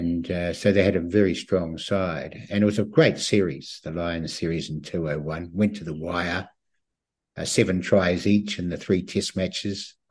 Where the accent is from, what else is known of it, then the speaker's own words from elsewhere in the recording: Christchurch, Canterbury, New Zealand; where I was born and bred in Christchurch.